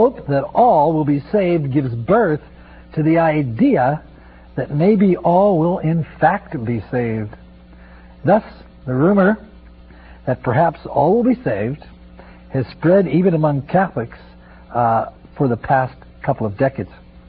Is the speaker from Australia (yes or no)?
no; Denver, Colorado, United States; I'm a Capuchin Franciscan from the Mid-America province, and I'm from Denver, Colorado.